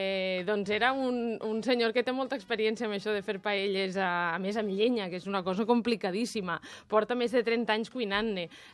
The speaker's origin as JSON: {"language": "Catalan", "town": "Borriana", "region": "Valencian Community", "country": "Spain", "tie": "born or raised there", "said": "Jo, si em dius que anem a fer una paella a Borriana al meu poble, jo ja sé què farem"}